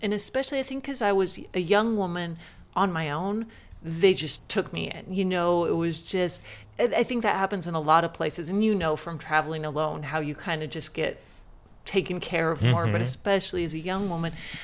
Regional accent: California, United States; I didn't, you know, I'm from California, I'm lost.

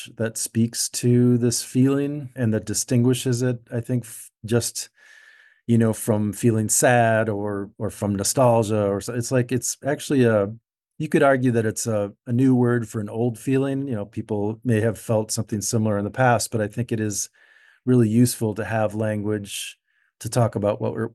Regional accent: Minnesota, United States; For me, especially living in Minnesota, growing up in Minnesota, having a cabin in the northern part of the state

